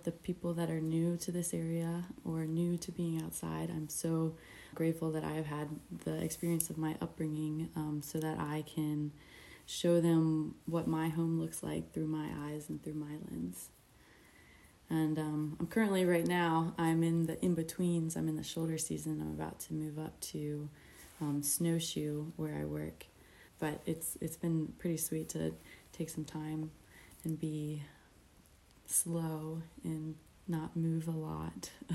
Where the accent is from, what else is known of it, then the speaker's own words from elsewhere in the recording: West Virginia, United States; I am from West Virginia. I grew up deep in the mountains of West Virginia on an off-grid farm way away from any town or city.